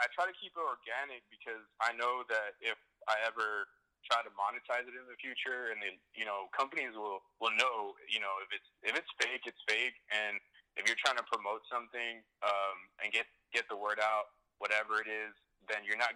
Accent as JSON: {"language": "English", "region": "Texas", "country": "United States", "lives_now": "Los Angeles, United States", "said": "I live in L.A. I'm originally from Texas, but I live in L.A."}